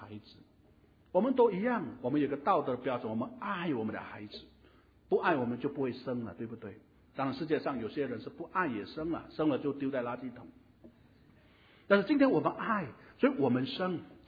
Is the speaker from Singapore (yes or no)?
yes; Singapore; 我是中国人，我是华人，我是新加坡人